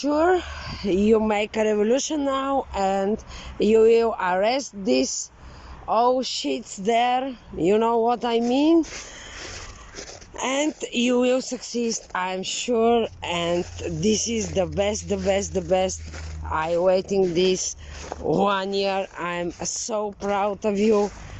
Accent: Bulgaria; English is a second language; I'm from Bulgaria, greetings and many love from Bulgaria.

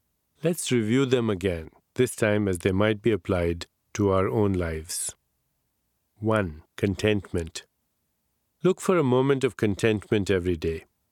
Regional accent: India; born or raised there

